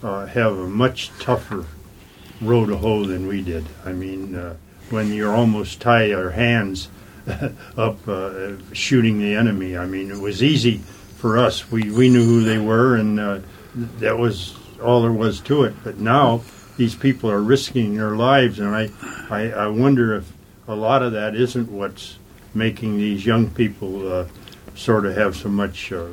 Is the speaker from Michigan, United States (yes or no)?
yes; Detroit, Michigan, United States; also born or lived in New York; I grew up in Detroit. I just told you I was, when you said you were from New York, I said I was born in New York.